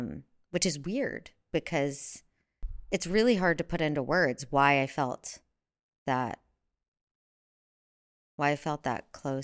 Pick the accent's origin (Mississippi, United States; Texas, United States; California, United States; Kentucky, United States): Texas, United States; Fort Worth; I was coming from Fort Worth, Texas